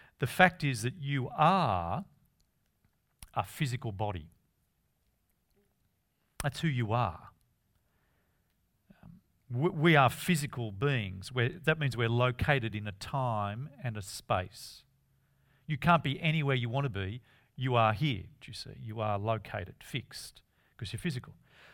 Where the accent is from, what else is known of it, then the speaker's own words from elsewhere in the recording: Manly, New South Wales, Australia; also born or lived in Sydney; I was born in Manly Hospital, lived at North Manly all my life, but I moved to Bronte and then Newtown, inner city, Sydney, then the Central Coast. 22 years, I moved to the Central Coast. I'm now a Central Coast person, but I'm a Central Coast person with a history.